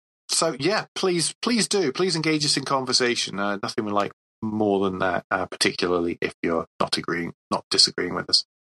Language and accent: English; Scotland, United Kingdom; Okay, as a Scot, I think that's fantastic.